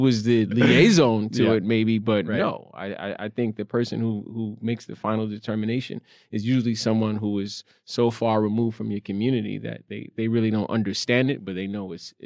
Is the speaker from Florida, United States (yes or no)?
no; New York City, New York, United States; I grew up in Brownsville in Crown Heights. I went to school there. Went to school in Manhattan.